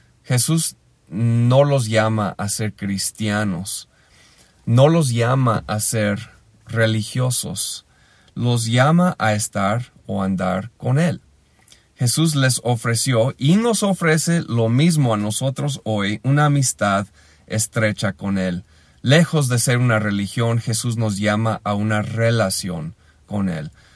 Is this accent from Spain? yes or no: no; Pátzcuaro, Michoacán, Mexico; de Pátzcuaro.